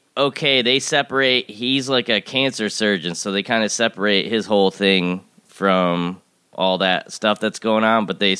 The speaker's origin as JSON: {"language": "English", "town": "Owego", "region": "New York", "country": "United States", "tie": "born or raised there", "said": "my parents, I think it was 2012, went through an actual flood of my hometown of Owego, New York"}